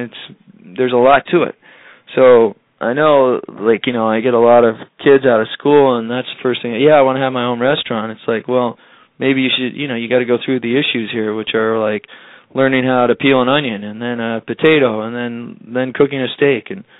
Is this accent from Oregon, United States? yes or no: no; Seattle, Washington, United States; I grew up partly in the Northwest too, in Seattle area.